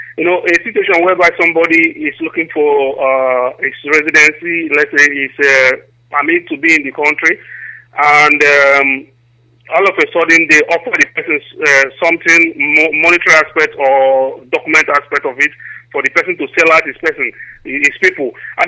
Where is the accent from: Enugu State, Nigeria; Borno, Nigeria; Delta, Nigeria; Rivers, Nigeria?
Delta, Nigeria; I'm from Delta Igbo.